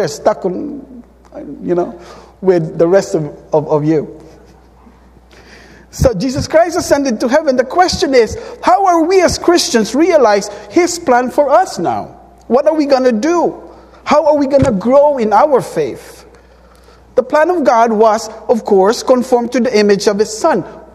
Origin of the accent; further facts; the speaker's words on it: Philippines; Not because, you know, I'm Filipino, you're white, you're black. When I was in New York, I'm still working in New York.